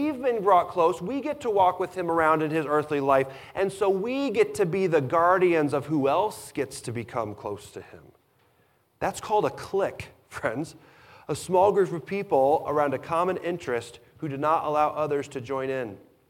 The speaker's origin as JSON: {"language": "English", "region": "Illinois", "country": "United States", "tie": "born or raised there", "said": "I was born and raised in Illinois. It's flat. Corn, pigs, and flat."}